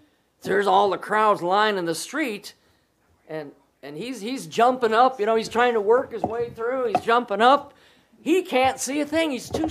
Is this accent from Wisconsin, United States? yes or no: yes; West Bend, Wisconsin, United States; I grew up in West Bend, Wisconsin, 30 miles north of the great city of Milwaukee.